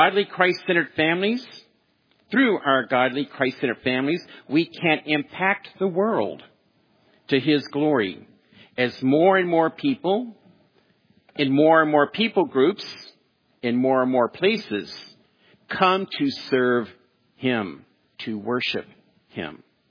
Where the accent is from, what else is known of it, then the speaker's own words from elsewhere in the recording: the South, United States; I'm from the South, so I can say that.